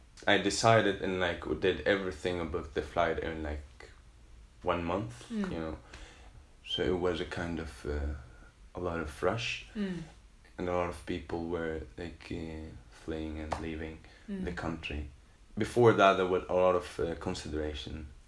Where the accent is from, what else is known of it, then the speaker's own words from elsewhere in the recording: Syria; now in Sweden; I'm from Syria, and most of people know the war, the civil war there started in 2012, and I moved to Sweden 2015, September